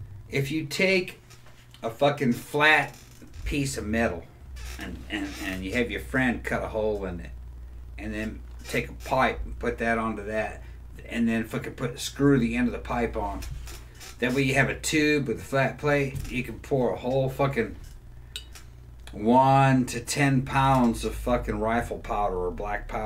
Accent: Mississippi, United States; I'm a man, but I'm not from Florida. I live in Florida. I'm a Mississippi man.

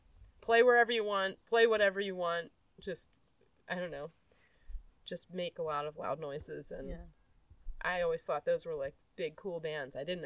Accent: Pennsylvania, United States; also born or lived in Delaware; I was born in Delaware, but then my family moved to Pennsylvania.

